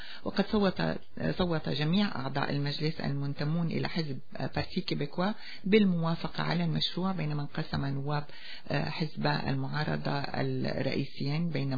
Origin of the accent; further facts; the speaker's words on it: Syria; now in Laval, Canada; ومن بلدنا سوريا